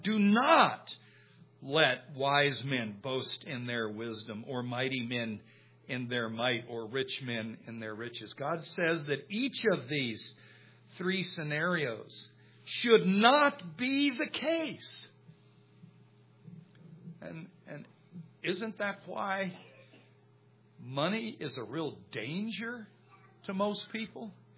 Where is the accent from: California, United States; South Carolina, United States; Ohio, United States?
South Carolina, United States; By the way, I'm from South Carolina, and we had an agricultural school called Clemson University.